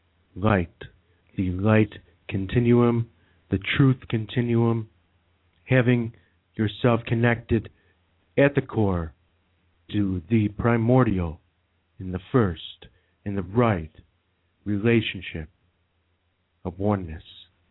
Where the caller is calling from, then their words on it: New York, United States; I'm coming from the East Coast, upstate New York.